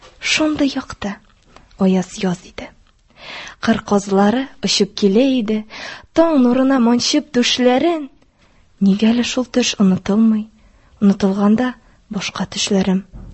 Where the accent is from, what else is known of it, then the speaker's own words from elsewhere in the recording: Bashkortostan, Russia; Мин Башкортстан Республикасыннан, Дүртөйлө районынан.